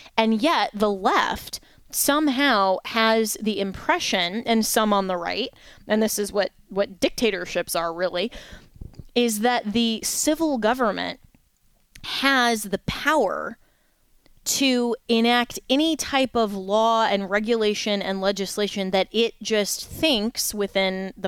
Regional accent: Florida, United States; here in my home state of Florida

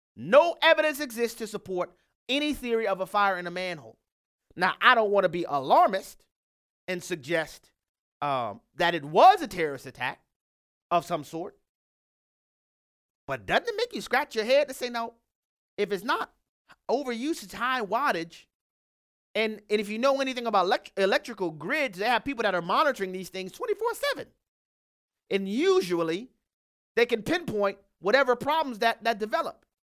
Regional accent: New Orleans, Louisiana, United States; Well, in places like New York and in my hometown of New Orleans, where you have Entergy exclusively

